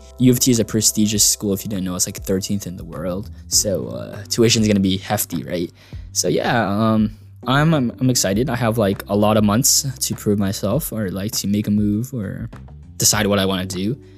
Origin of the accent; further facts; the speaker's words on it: Mississauga, Ontario, Canada; I'm from Mississauga. So I thought it'd be convenient that, you know, I live next to the university.